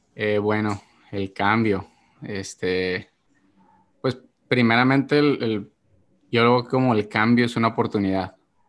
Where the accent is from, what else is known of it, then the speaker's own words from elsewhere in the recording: Mexicali, Baja California, Mexico; Bueno, soy de Mexicali, Baja California. Tengo 29 años.